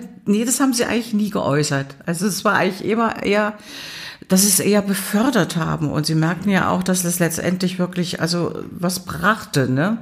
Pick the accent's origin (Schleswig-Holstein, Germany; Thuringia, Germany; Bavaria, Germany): Thuringia, Germany; accent: Thuringian; da kam ich dann von meinem thüringischen Dialekt weg